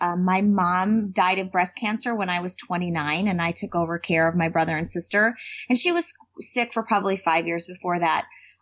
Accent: Minnesota, United States; I grew up in the Midwest. I'm a Minnesota girl, so all this sunshine and warmth is delicious.

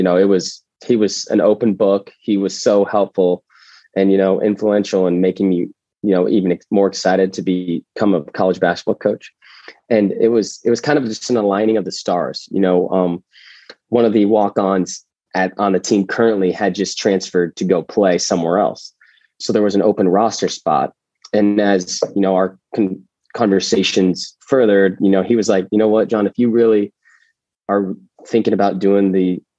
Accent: Bloomington, Indiana, United States; growing up in Bloomington, it's every little boy's dream to, you know, put on the cream and crimson and become a Hoosier.

